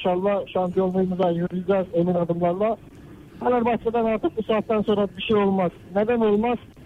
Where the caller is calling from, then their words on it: Istanbul, Turkey; İstanbul'dan arıyorum sizleri.